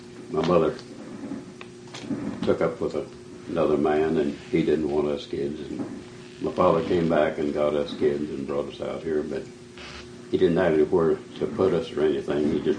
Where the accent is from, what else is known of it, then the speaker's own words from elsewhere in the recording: Missouri, United States; born there; I was born in North Missouri in 1914, the 15th day of August.